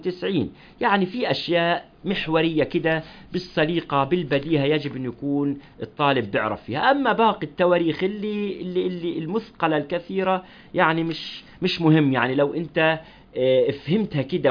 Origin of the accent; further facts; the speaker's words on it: Palestine; مش حلوة في حقي أنا كفلسطيني ما أعرفش إن وعد